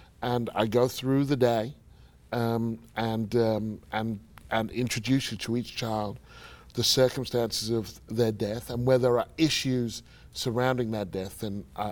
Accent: United Kingdom; also born or lived in United States; Now, I'm British, but I lived in America. I covered this country for 12 years.

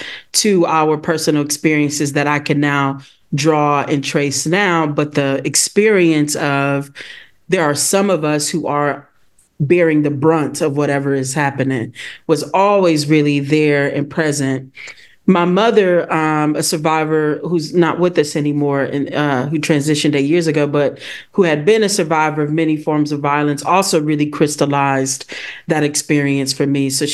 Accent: Milwaukee, Wisconsin, United States; So I'm originally from Milwaukee, gang.

